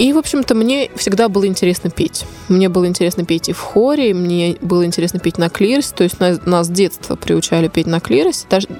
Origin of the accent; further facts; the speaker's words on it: Ryazan, Ryazan Oblast, Russia; Вот, а я родилась, собственно, здесь, в Рязани, здесь выросла.